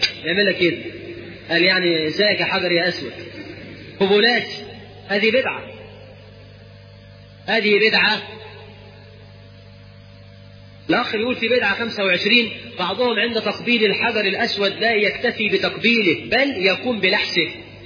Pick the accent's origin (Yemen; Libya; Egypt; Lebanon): Egypt; واحنا كمصريين يعني شفت ناس من كفر الدوار